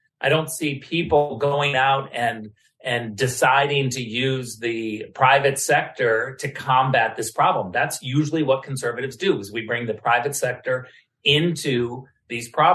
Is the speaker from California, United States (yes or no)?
yes; California, United States; because I'm a Californian and I know her